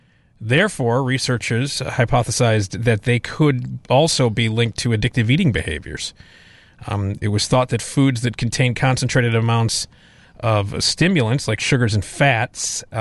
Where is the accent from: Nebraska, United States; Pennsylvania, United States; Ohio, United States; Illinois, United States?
Illinois, United States; Chicago; I was born and raised in Chicago, but you don't eat pizza with silverware.